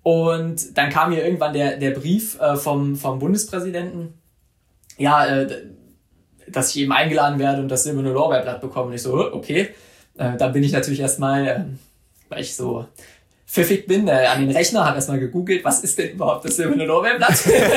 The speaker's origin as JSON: {"language": "German", "town": "Mühlhausen", "region": "Thuringia", "country": "Germany", "tie": "born or raised there", "said": "dann wurde ich von meiner Heimatstadt Mühlhausen hier in Thüringen empfangen"}